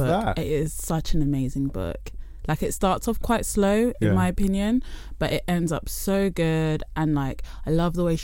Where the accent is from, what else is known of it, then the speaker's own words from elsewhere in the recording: London, United Kingdom; also born or lived in Essex; I grew up in East London. Yeah. And then as a teenager moved to Essex.